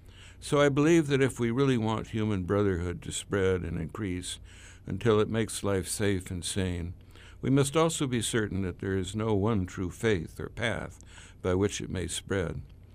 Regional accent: United States; As an American, I believe in generosity, in liberty, in the rights of man.

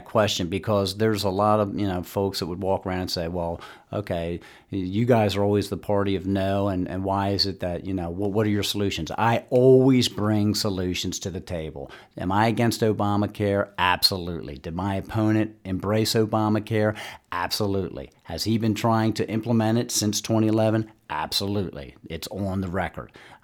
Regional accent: Glendive, Montana, United States; I'm from Glendive.

